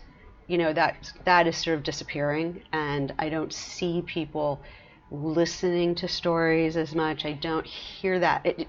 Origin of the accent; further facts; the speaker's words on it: Baltimore, Maryland, United States; I grew up, because I'm from Baltimore, I grew up with Misty of Chincoteague.